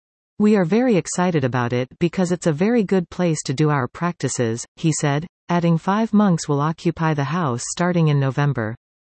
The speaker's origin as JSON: {"language": "English", "country": "Sri Lanka", "lives_now": "Canada", "said": "I come from Sri Lanka and in our country we have jungle monasteries with rock caves."}